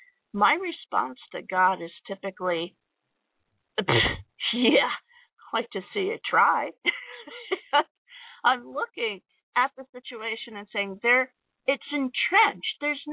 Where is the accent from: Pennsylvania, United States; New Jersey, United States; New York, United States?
New Jersey, United States; I'm from the Jersey Shore, and I saw what Sandy did to my childhood home and every place that was dear to me. I loved it. I considered it my home and my childhood.